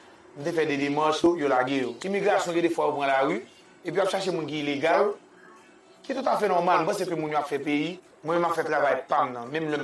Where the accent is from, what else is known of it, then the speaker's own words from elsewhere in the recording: Dominica; Nous sommes du Dominique, il y a mes frites en ville. Il y a mes Accra, il y a mes Piclis.